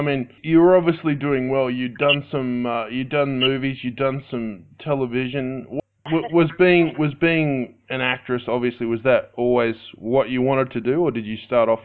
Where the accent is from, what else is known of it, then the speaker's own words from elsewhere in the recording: Australia; I'm from Australia